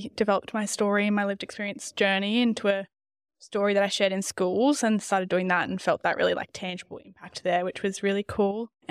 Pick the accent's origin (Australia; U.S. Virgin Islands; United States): Australia; Yeppoon, Queensland; also born or lived in Rockhampton; It's called Yeppoon. It's a small town I was raised in central Queensland, land of Drumble country up there. So I was born in Rockhampton, raised in Yeppoon my whole life.